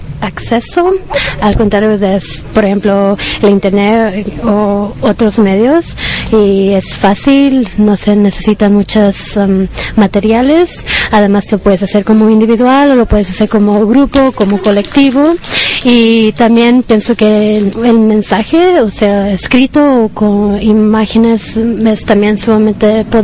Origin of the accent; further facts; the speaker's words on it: United States; vengo de los Estados Unidos.